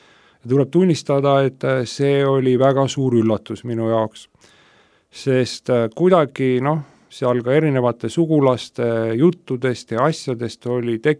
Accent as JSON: {"language": "Estonian", "region": "South Estonia", "country": "Estonia", "said": "Ja kuna ma ise olen pärit Lõuna-Eestist suht maapiirkonnast, siis seal tuli nagu suviti koolivahel tööle minna"}